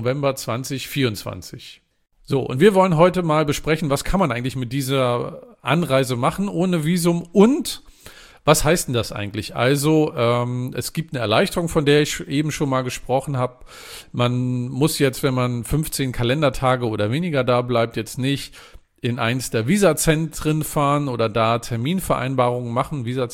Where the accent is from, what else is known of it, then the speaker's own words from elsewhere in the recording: Mecklenburg-Vorpommern, Germany; mein Heimatbundesland ist ja Mecklenburg-Vorpommern.